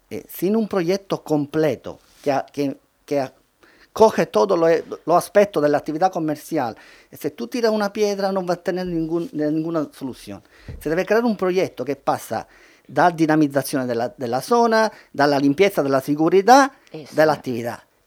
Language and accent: Spanish; Canary Islands, Spain; yo me siento majorero, soy residente aquí de toda la vida, pago mi impuesto.